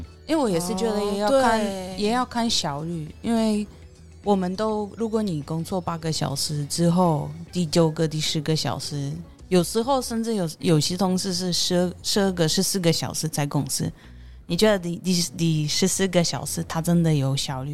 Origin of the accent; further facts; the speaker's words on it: Poland; Chinese is a second language; 你完成我们波兰人8个小时的工作